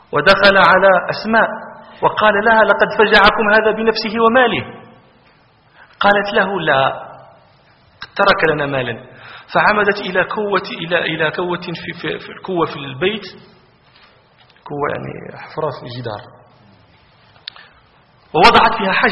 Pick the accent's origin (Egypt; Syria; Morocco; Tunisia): Morocco; ناقة عندنا في المغرب قد تكون 15,000 درهم 20,000 درهم